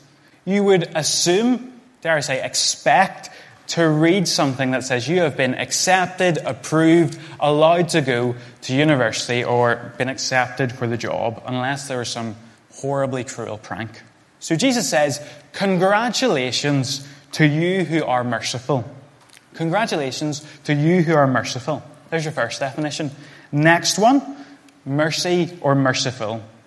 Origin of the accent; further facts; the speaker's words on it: Northern Ireland, United Kingdom; My church, growing up in Northern Ireland